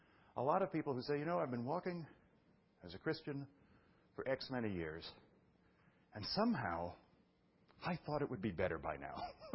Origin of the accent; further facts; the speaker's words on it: Brooklyn, New York, United States; I'm from Brooklyn, and it's kind of a joke with myself.